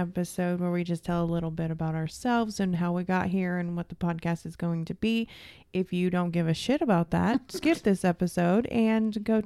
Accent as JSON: {"language": "English", "town": "Winona", "region": "Missouri", "country": "United States", "lives_now": "Springfield, United States", "said": "We are originally from Winona, Missouri."}